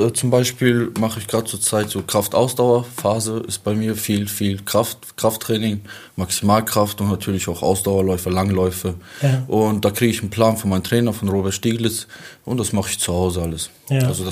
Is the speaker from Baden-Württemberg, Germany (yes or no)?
no; Bremen, Germany; also born or lived in Kazakhstan; Und wie ich bin da, ich war gerade 5 Monate, sind wir nach Deutschland, nach Bremen. Bremen war unsere erste Stadt.